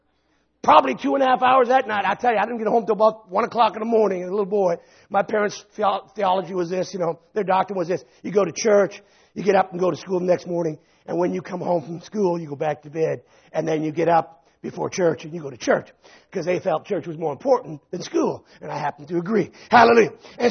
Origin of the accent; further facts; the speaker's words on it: Hamilton, Ontario, Canada; Now, when I was a kid, many of you know, I grew up in Hamilton, Ontario.